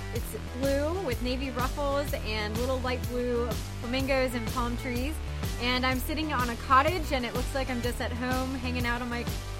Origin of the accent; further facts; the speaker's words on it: Huntingtown, Maryland, United States; I am from Huntingtown, Maryland